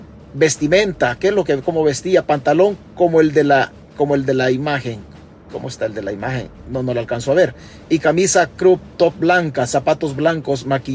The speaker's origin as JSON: {"language": "Spanish", "region": "Chalatenango", "country": "El Salvador", "said": "Pues yo también soy chalateco, y son pueblos de la parte alta, son pueblos muy tranquilos."}